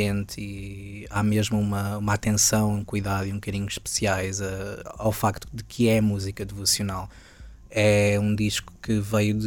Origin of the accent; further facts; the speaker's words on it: Montemor-o-Velho, Coimbra, Portugal; gravar este disco no seio do sítio de onde vim, em Montemor-o-Velho, uma freguesia chamada Liceia